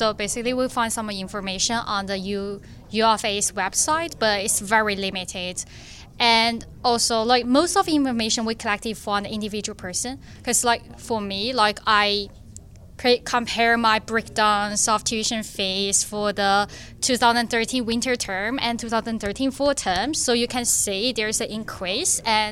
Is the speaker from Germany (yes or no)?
no; China; English is a second language; because it's hard to pronounce my Chinese name. Obviously, I'm from China. I'm a third year business student, accounting major.